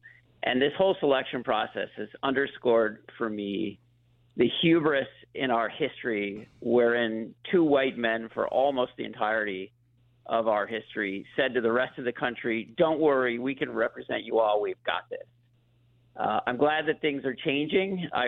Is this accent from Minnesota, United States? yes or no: yes; Minnesota, United States; As I said, as a Minnesotan, I take some pride in seeing Tim Walz selected here.